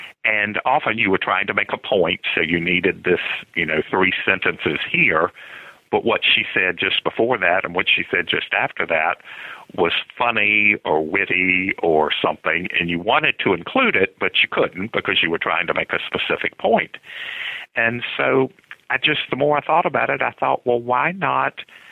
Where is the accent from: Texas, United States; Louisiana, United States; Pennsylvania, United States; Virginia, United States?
Virginia, United States; Lynchburg; Grew up in Lynchburg, Virginia. It's sort of right in the center of the state.